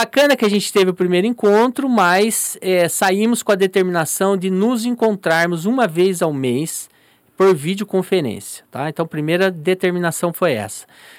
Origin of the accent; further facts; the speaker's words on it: Paraná, Brazil; moved away as an adult; now in Alagoas, Brazil; apesar do meu portão, não esconder que eu sou do Paraná, mas já há mais de 10 anos no estado.